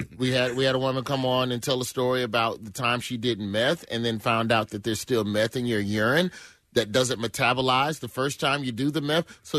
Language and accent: English; Alabama, United States; It's just I grew up in Alabama. That's what everyone needs to understand.